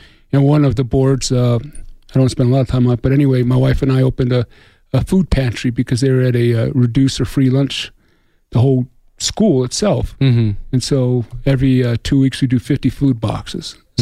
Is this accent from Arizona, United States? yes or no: yes; Tucson, Arizona, United States; Just especially growing up in Tucson and starting my first business in Tucson